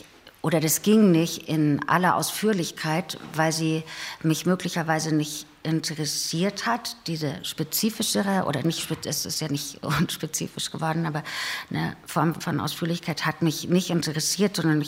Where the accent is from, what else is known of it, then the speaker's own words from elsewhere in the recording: Saxony, Germany; Ich bin in der Hexenküche Sachsens groß geworden.